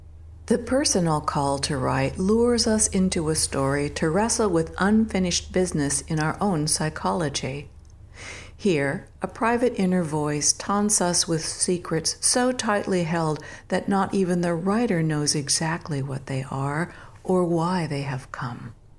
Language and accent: English; United States; I'm American of largely English ancestry, whose lineage grants me membership in the Daughters of the American Revolution.